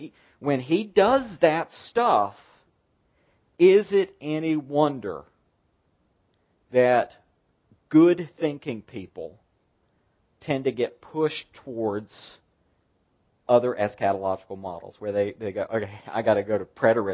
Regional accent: Fayetteville, North Carolina, United States; which is why I grew up in Fayetteville.

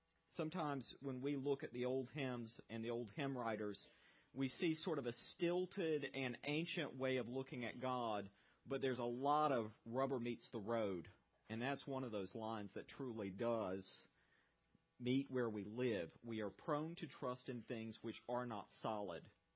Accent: the South, United States; because I'm a Southerner, I tend to muddy the waters a bit

